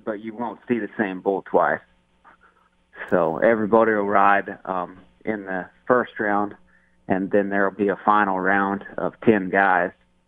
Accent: Oregon, United States; it's just that's a camp that they put on near where I grew up in Oregon.

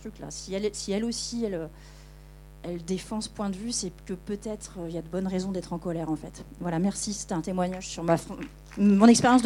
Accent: France; Mais en tant que Française citoyenne

